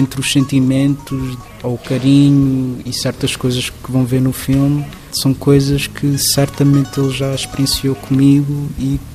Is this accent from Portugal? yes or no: yes; Portugal; Eu sou português, eu nasci cá, mas também sou guineense e também sou cabo-verdiano. E sou essas duas coisas totalmente. Às vezes um dia sou mais português, outros dias eu falo muito crioulo